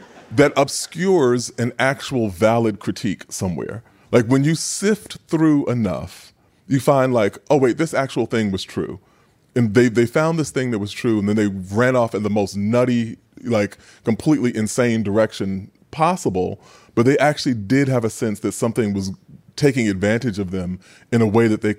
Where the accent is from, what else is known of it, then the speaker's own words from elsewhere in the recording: Queens, New York, United States; And I know this growing up in Queens.